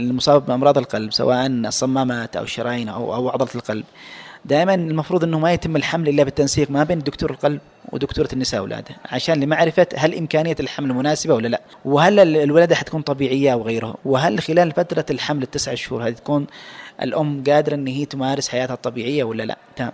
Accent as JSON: {"language": "Arabic", "country": "Yemen", "said": "للأسف هذا الشيء كثير عندنا في اليمن"}